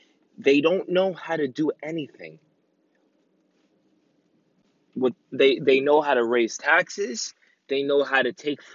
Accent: New York City, New York, United States; I'm from New York City. That's my city.

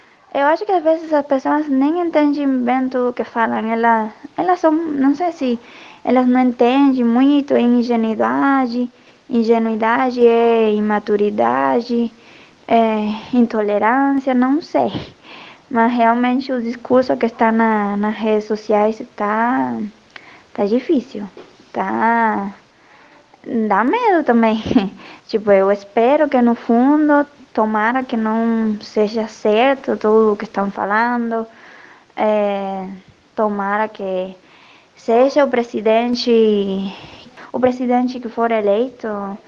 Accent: Cuba; Portuguese is a second language; moved away as an adult; now in Brazil; eu sou cubana, sou jornalista, eu trabalhei 2 anos em Cuba, no jornal, e aqui no Brasil eu sou professora de espanhol e além disso estudo.

